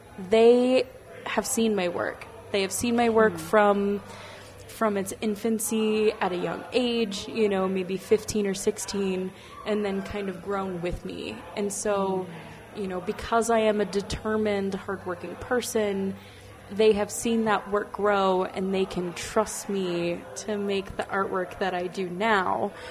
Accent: Minot, North Dakota, United States; So I grew up in Minot. I have witnessed the atmosphere and sort of the changes that this community has experienced.

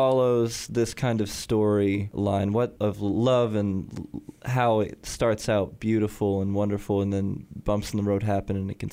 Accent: Siloam Springs, Arkansas, United States; we're from Siloam Springs, it's a really Christian town.

